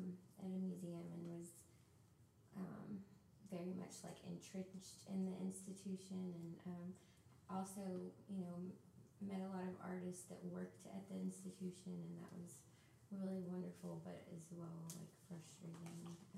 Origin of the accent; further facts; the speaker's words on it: Memphis, Tennessee, United States; also, and I'm from Memphis